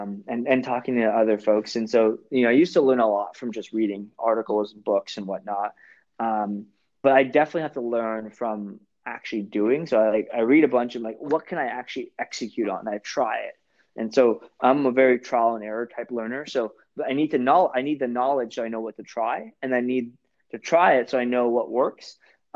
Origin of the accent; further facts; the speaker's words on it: California, United States; I'm from Orange County too.